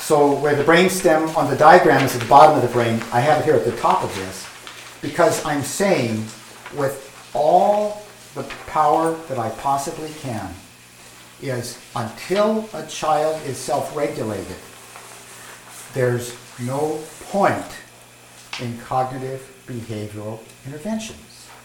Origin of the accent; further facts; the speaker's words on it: Oakland, California, United States; because I'm from California, you can swim all year round.